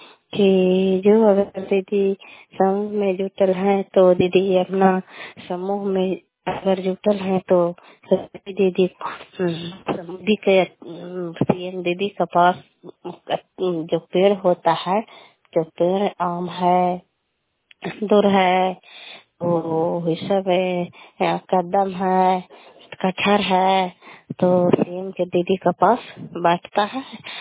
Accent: Kalyanpur, Bihar, India; घर कल्याणपुर वाले बेलछी पंचायत प्रखंड चंडी जिला नालंदा का निवासी हूँ।

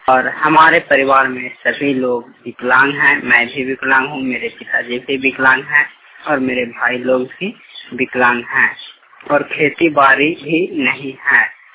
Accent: Hunterganj, Jharkhand, India; ग्राम Chopra, post intra, थाना जोरी, प्रधान हंटरगंज, जिला छतरा।

